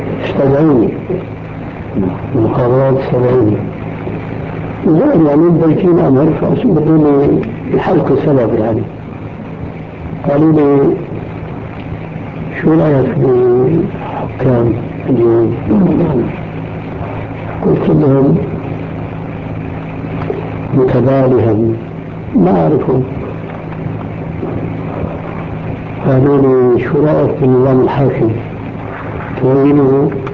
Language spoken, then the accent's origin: Arabic; Syria; moved away; انا خروجي من سوريا في لبنان